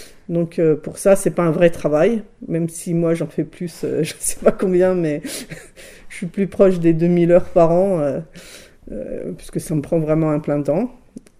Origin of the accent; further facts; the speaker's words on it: Île-de-France, France; Alors, j'ai grandi principalement en banlieue parisienne, dans le Val d'Oise. Mais Nord-Val d'Oise, c'était ses limites entre campagne et ville, quoi.